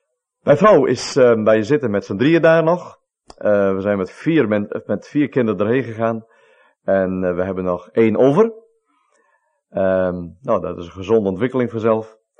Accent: Northern Region, Malawi; first language Tumbuka; Dutch is a second language; Net als wij, Fries, en thuis spreken wij Fries, mevrouw en ik, spreken wij in het noorden van Malawi Tumbuka.

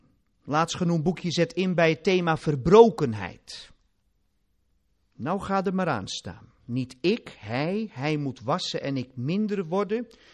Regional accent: Kinderdijk, South Holland, Netherlands; Het was mijn predikant als jochie in Kinderdijk, waar ik vandaan kom. Dus ik ben weer een beetje op thuisbodem.

